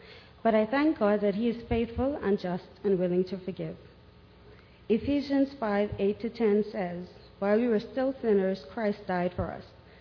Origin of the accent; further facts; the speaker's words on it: Bahamas; The Bahamas.